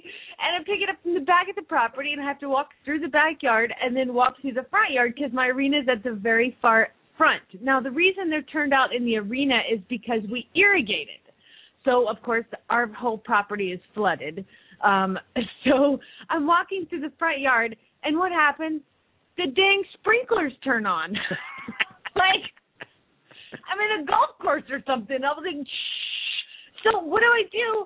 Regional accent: Phoenix, Arizona, United States; from Phoenix, Arizona

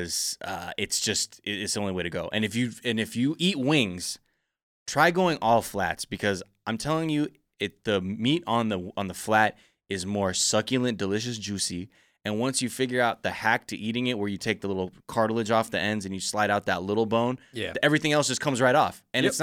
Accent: Japan; Growing up in Japan, like being Blasian in Japan

